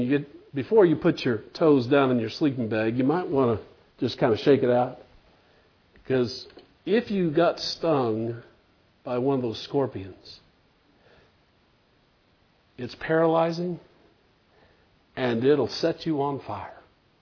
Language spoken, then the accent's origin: English; Arizona, United States; Now, I'm from Arizona. I hadn't mentioned that before. Some of you didn't know that. But out in Arizona, there's a whole lot of things that can sting you.